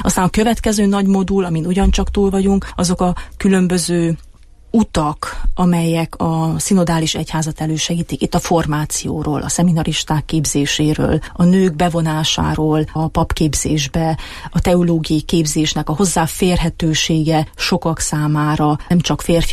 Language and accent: Hungarian; Romania; hát magyar vagyok Romániából